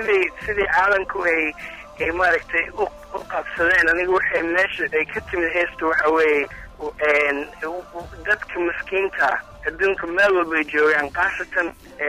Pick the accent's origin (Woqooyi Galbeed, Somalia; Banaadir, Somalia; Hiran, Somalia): Banaadir, Somalia; Mogadishu; Soomaaliya waa meel aad waa waddankaygii waa aada way igu weyn tahay. Waa meel aan ku koray, waa ku dhashay Muqdisho aan ku koray, marka ciido badanna halkaasaan ku soo qaatay.